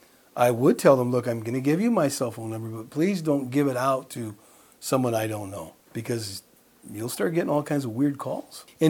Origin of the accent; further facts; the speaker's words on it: Fresno, California, United States; now in Los Baños, United States; The only reason that Lynn and I were accepted was because I was from Fresno. I grew up in the San Joaquin Valley